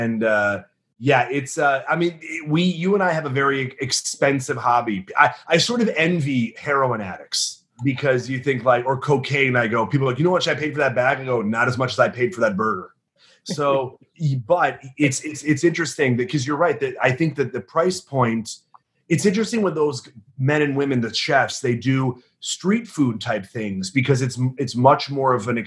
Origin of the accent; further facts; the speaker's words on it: Illinois, United States; I mean, we're from the Midwest, from the Chicagoland area